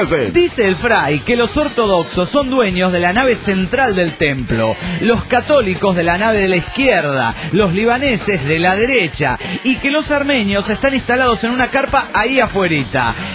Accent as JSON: {"language": "Spanish", "region": "Tucumán", "country": "Argentina", "said": "de Tucumán."}